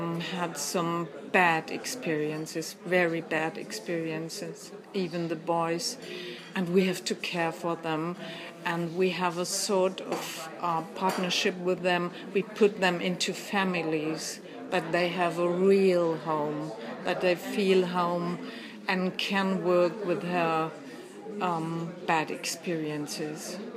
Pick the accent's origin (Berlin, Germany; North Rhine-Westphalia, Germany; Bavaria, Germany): Bavaria, Germany; English is a second language; I'm a bishop from Bavaria, and I'm here for the Meissen Commission for the very first time.